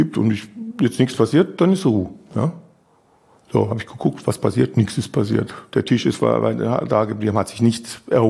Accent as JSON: {"language": "German", "town": "Munich", "region": "Bavaria", "country": "Germany", "said": "ich komme ja aus München"}